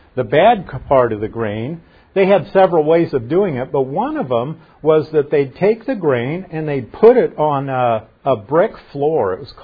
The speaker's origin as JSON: {"language": "English", "region": "Nebraska", "country": "United States", "said": "Now, you know I'm from Nebraska, and being from Nebraska, I remember a guy"}